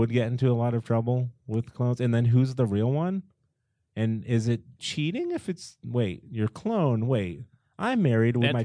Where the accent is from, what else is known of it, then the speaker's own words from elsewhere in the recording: New Hampshire, United States; So I could poof to the house I grew up in New Hampshire?